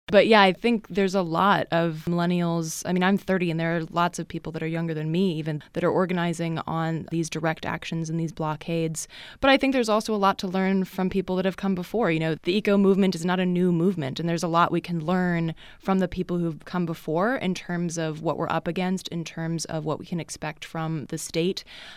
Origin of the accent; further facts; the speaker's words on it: United States; I mean, most Americans, and I'm American and Swedish, I'm a dual citizen, but I think most Americans don't have a connection to a radical past, particularly white Americans, which I am.